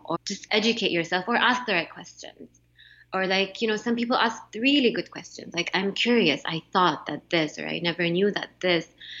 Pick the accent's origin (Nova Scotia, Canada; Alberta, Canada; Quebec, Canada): Quebec, Canada; Montreal; I grew up in Montreal.